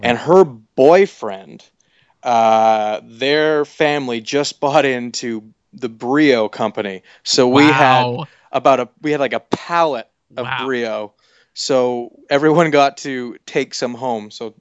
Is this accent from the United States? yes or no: no; Kingston, Ontario, Canada; Yeah. Yeah. First 18 years of my life.